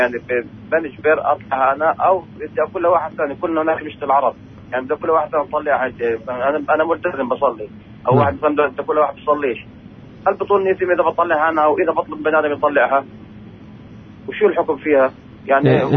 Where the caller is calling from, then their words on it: Israel; من عرب الداخل.